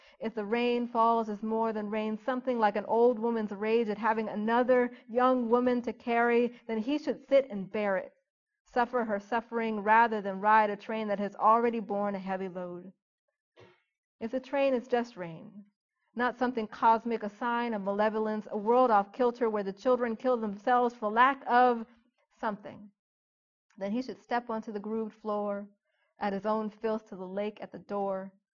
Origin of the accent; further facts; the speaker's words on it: Philadelphia, Pennsylvania, United States; for the rest of my time living in the house that I grew up in Philadelphia, I was haunted by the sound of the train.